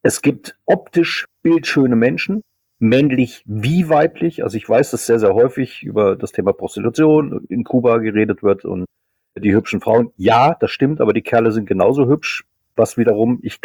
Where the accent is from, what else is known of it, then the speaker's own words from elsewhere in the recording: East Germany, Germany; Und da fuchste man sich aber als Ossi relativ schnell, Ex-Ossi